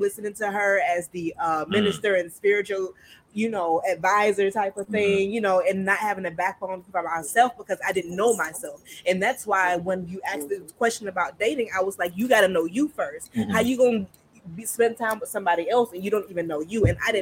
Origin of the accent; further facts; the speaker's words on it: Florida, United States; Palm tree shade. I'm from Florida, baby.